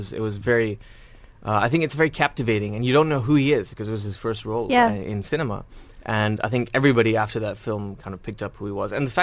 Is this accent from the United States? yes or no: no; Dubai, United Arab Emirates; I grew up here in Dubai.